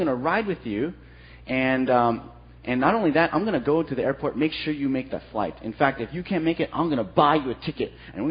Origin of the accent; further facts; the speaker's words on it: Los Angeles, California, United States; growing up in California. My family went on vacation, like a lot of families did in L.A.